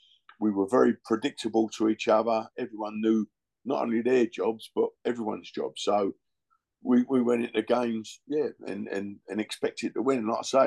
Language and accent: English; Bethnal Green, London, United Kingdom; I'm from Bethnal Green in that, and we had a Thursday afternoon team.